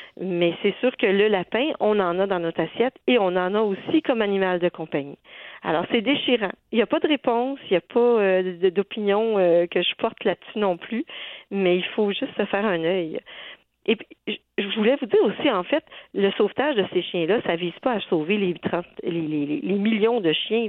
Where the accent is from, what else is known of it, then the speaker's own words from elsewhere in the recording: Ontario, Canada; il y en a 46 qui se sont trouvés chez nous au Canada, en Ontario.